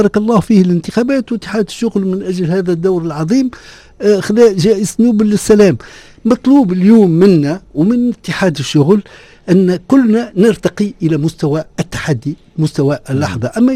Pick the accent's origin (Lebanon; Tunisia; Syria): Tunisia; أما أنا كتونسي ننظر لبلادي ومكونات المجتمع متاعي